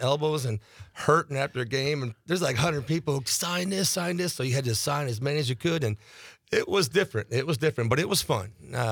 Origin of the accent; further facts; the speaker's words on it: Buffalo, New York, United States; And then, you know, I grew up in Buffalo, New York.